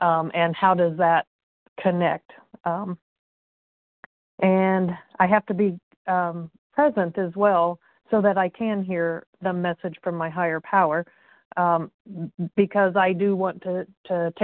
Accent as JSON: {"language": "English", "region": "Indiana", "country": "United States", "said": "I'm from Indiana"}